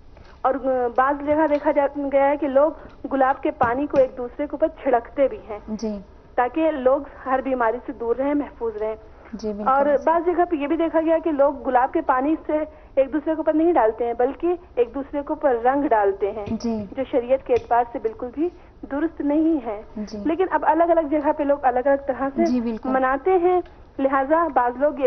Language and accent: Urdu; India; میں ہندوستان سے ہوں.